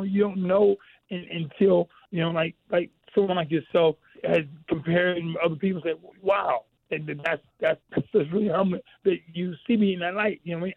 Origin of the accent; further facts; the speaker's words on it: Washington, District of Columbia, United States; I'm an African-American. I'm from Washington, D.C. I was born in the 60s.